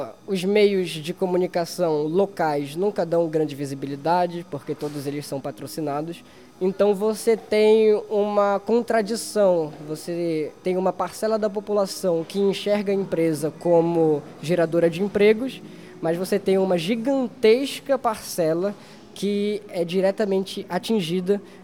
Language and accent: Portuguese; Barcarena, Pará, Brazil; a cidade na qual a Hydro está instalada agora, que é a minha cidade natal, Barcarena.